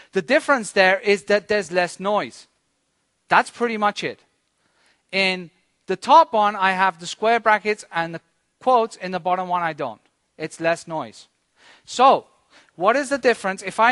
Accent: Spain; No, I'm from Spain, so you can pick on me.

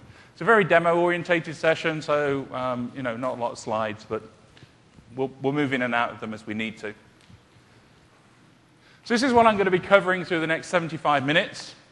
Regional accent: United Kingdom; You might tell by my accent, I'm from the UK. People often mistake it for Australian.

